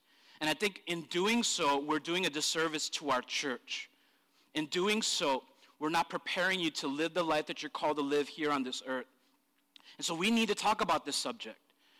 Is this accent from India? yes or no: yes; India; I'm Indian. I don't need to wear sunscreen.